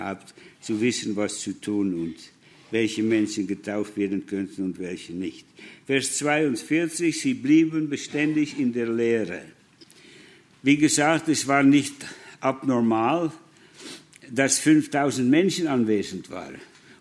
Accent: Netherlands; Also ich bin Holländer, Holland ist wie ein Pfannkuchen, ganz flach.

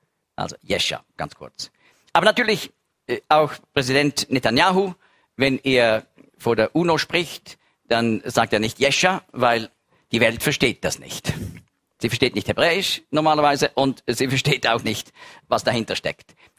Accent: Switzerland; Und dann habe ich gesagt, wir sind Schweizer

